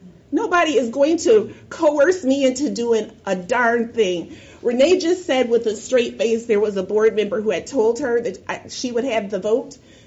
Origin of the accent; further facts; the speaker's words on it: Michigan, United States; Because I'm from West Michigan. I'm a nobody.